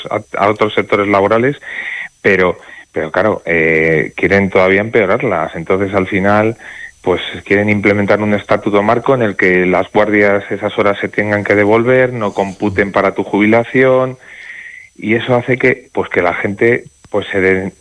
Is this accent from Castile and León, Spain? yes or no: yes; Palencia, Castile and León, Spain; Y luego está por los locos de Palencia y de muchos sitios, pues como es mi caso, que estoy enamorado de mi tierra y que voy a luchar por ella hasta el final.